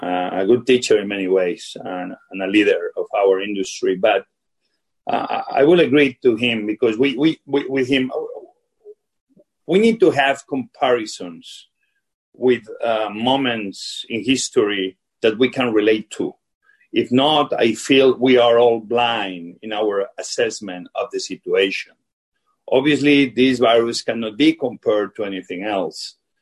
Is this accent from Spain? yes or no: yes; Asturias, Spain; English is a second language; I am from North Spain, a place called Asturias. It's a 1 million region, beautiful.